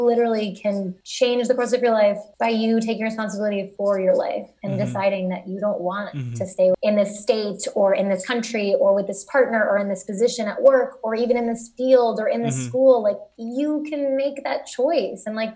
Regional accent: United States; born there; I was born in the States, but my family is from Puerto Rico, Greece, Palestine, and England.

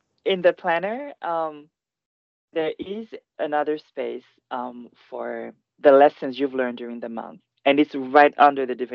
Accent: Guadeloupe; I'm from Guadeloupe, but Cambois is common to Guadeloupe and Martinique. Both islands have the culture of Cambois.

